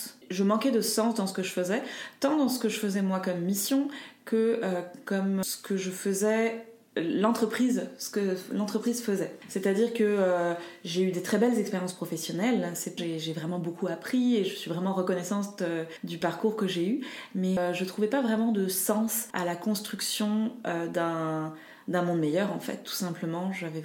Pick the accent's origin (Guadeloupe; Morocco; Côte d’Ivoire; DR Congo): Morocco; moved away; je viens du Maroc. Donc j'ai toujours mangé des légumes locaux cuisinés à la maison de saison. Et quand je suis allée faire mes études en France